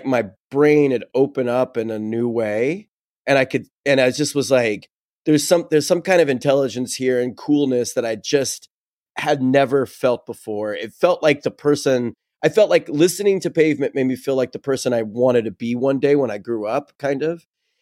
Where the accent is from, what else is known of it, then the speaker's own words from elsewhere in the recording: North Carolina, United States; I grew up in North Carolina in a rural county called Union County, North Carolina.